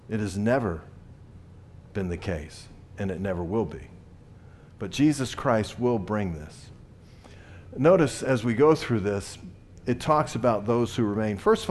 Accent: the South, United States; but I was raised in the South, and church was a part of the ethos of the South, and we were raised in the church

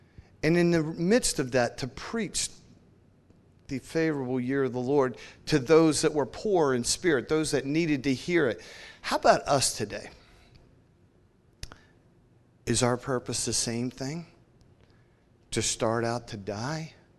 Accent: Seattle, Washington, United States; Oh, good, we can do the whole, hey, go Hawks and all that. We're from Seattle.

